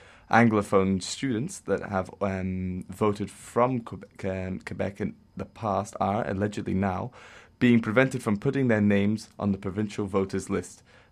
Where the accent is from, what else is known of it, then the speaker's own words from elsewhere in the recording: United Kingdom; Of course it's not. I'm English / Scottish.